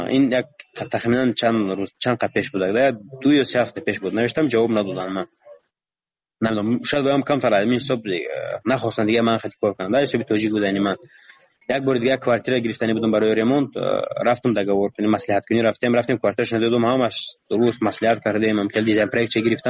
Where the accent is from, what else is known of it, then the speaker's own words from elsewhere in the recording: Tajikistan; من گفتم من تاجیکم گفتم از تاجیکستانم